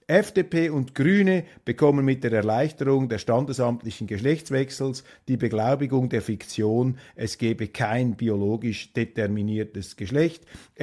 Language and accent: German; Switzerland; Und für mich jetzt als Schweizer war etwas irritierend zu sehen